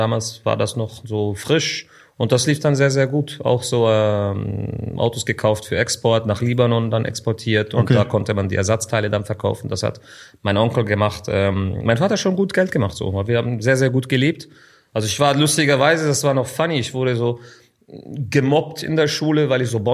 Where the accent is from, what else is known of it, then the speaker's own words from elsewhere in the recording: Zurich, Switzerland; man ist ein bisschen Libanese, man ist ein bisschen Schweizer so, man nimmt so das Positive aus beiden Kulturen, aber ich würde schon sagen, so, ich bin Zürcher. Das ist so wirklich meine Identität, meine Stadt.